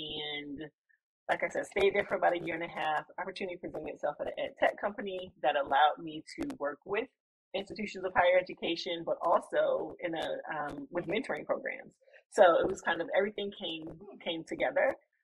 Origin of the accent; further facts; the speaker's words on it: Virginia, United States; now in Raleigh, United States; So right now, I mentioned before, I'm from Virginia, but currently based in Raleigh, North Carolina, and I've been here about 4 years.